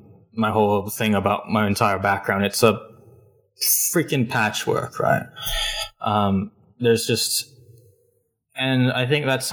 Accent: Hong Kong; born there; I was born in Hong Kong in 1998, because I'm 23.

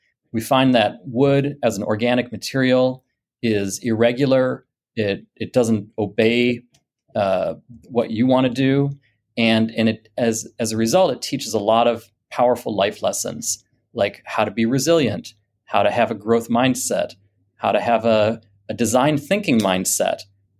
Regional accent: St. Paul, Minnesota, United States; I grew up in St. Paul, Minnesota, and I was just not a good, I was that kid who could not sit still

